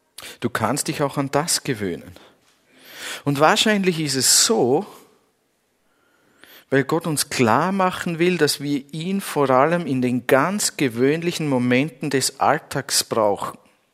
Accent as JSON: {"language": "German", "country": "Switzerland", "said": "Ich komme ja aus der Schweiz und dann war für mich, in der Schweiz gibt es auch sehr katholische Gebiete, aber ich komme aus einem anderen Teil."}